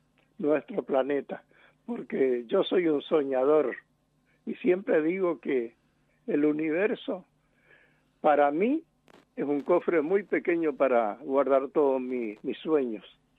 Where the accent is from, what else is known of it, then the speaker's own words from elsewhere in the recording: Yapeyú, Corrientes, Argentina; born there; porque yo nací allá, en Yapeyú, y me crié acá, pero nunca me fui allá.